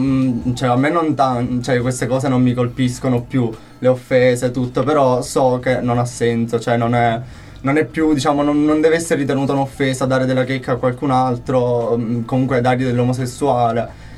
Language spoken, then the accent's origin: Italian; Sicily, Italy; now in Perugia, Italy; sono un siciliano arrivato qui a Perugia per avere un futuro migliore